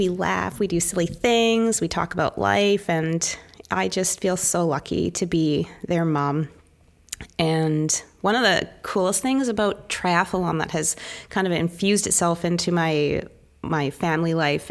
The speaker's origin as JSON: {"language": "English", "town": "Calgary", "region": "Alberta", "country": "Canada", "lives_now": "Sydney, Australia", "said": "I'm actually from Calgary, Alberta, which is way up in Canada. But I'm currently living the dream in Sydney, Australia, because my husband's on a sabbatical."}